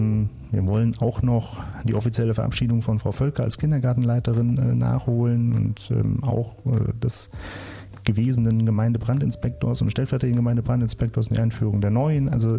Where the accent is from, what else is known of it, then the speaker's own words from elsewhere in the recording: Hesse, Germany; also ich komme ja aus Südhessen, da kenne ich das auch nicht so.